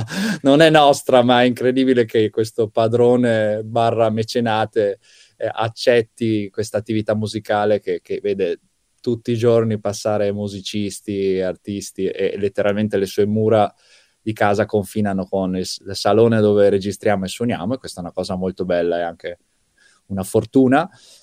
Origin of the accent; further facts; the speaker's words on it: Verona, Veneto, Italy; la nostra base è Verona, siamo veronesi, negli ultimi anni, ormai dal 2015, ci siamo simbolicamente ma anche fisicamente stabiliti a Veroneta, che è il quartiere multiculturale